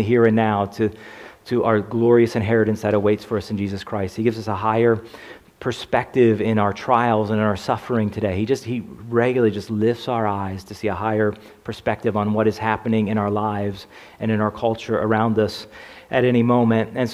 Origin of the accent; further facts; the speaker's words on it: Bloomsburg, Pennsylvania, United States; In the county where I grew up, so I grew up in Columbia, because that was part of Columbia County